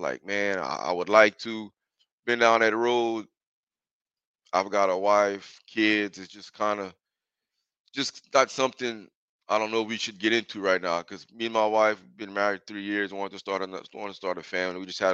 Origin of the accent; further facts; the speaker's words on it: the South, United States; Man, growing up in the South, I mean, it's all we know.